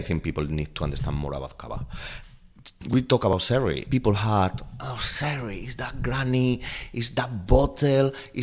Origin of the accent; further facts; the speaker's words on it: Extremadura, Spain; English is a second language; I grew up in Extremadura.